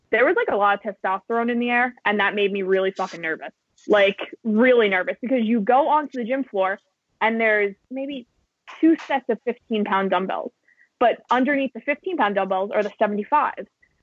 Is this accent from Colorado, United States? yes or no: no; New York, United States; So as a New Yorker, I'm a ball buster.